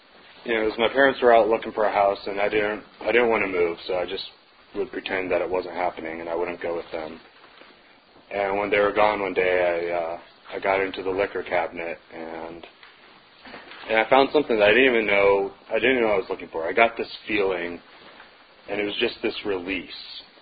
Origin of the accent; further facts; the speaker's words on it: Denver, Colorado, United States; I am from Denver, Colorado.